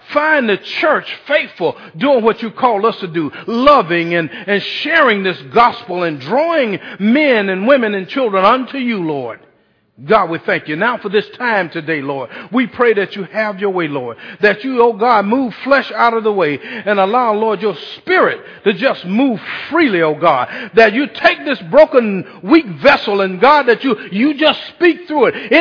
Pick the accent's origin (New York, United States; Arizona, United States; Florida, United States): Florida, United States; Eustis; also born or lived in Adel, Georgia; But our parents moved to Eustis when we were 2 years old, and we grew up here, went to schools, and went off to college and had careers.